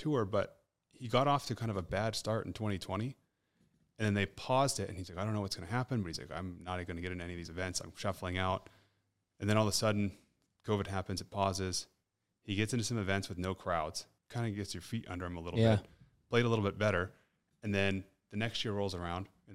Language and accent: English; Texas, United States; born there; also born or lived in Florida / Tennessee / California / Maryland; now in Minnesota, United States; I was born in Texas, and then we moved a lot with my mom's work. And so I did Texas, Florida, Tennessee, California, Maryland, back to California, Colorado, high school in Australia, then came to Minnesota in 2012